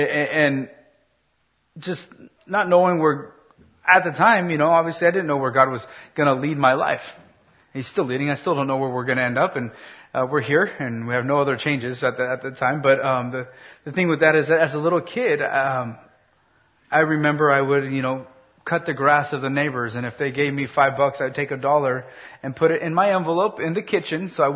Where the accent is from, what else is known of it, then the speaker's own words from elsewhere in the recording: California, United States; One of the things is I grew up in Southern California.